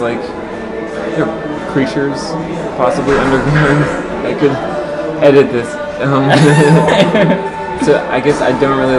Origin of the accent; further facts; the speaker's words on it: Massachusetts, United States; Massachusetts.